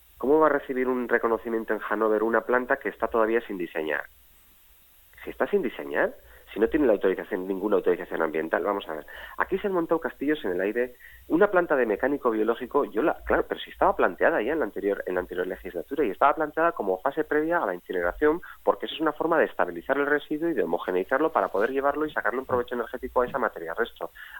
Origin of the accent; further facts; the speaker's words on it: Basque Country, Spain; no sé si de que no somos suficientemente vascos para él